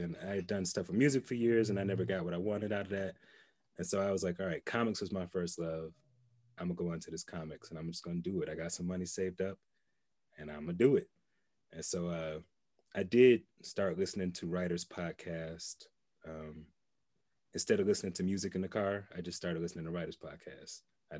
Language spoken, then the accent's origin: English; Atlanta, Georgia, United States; Now, I'm from Atlanta and I have love for everybody that I grew up in Atlanta with, but support is not a big thing that I'm used to.